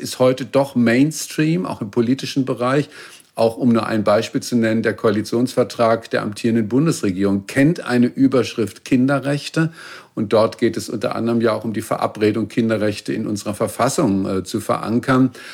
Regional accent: Baden-Württemberg, Germany; Ich bin in Baden-Württemberg zur Schule gegangen

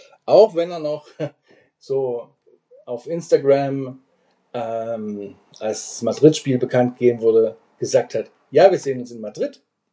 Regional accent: Baden-Württemberg, Germany; Genau, ich bin eigentlich auch aufgewachsen.

